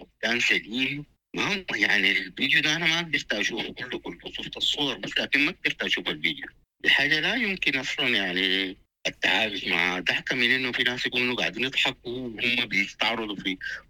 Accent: Sudan

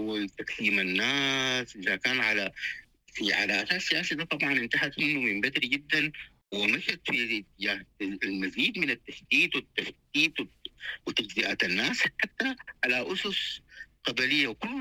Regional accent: Sudan; احنا كلنا سودانيين

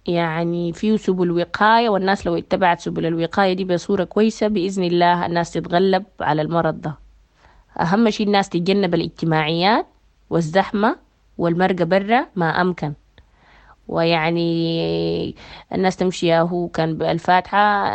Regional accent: Sudan; وخصوصا عندنا في السودان

